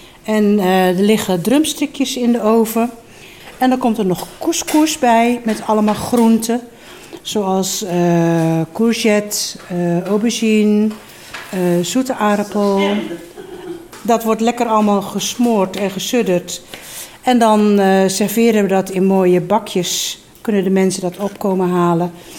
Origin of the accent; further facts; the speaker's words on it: Netherlands; born there; Het is een Chinese naam, maar ik ben in Nederland geboren.